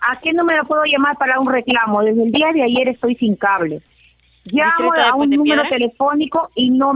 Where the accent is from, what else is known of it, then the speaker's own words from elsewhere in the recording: Puente Piedra, Lima, Peru; Sí, señorita, soy de Puente Piedra.